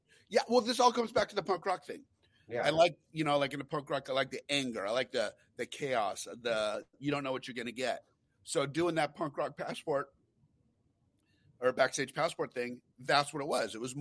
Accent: Glendale, California, United States; Glendale, California.

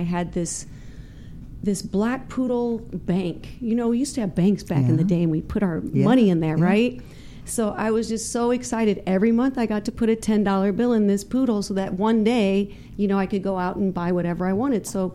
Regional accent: St. Louis, Missouri, United States; born there; I was born in St. Louis, Missouri, in the Midwest.

